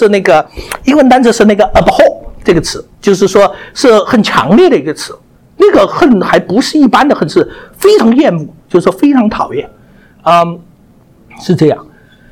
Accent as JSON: {"language": "Chinese", "town": "Guiyang", "region": "Guizhou", "country": "China", "tie": "born there", "said": "我是出生在贵州省贵阳市。"}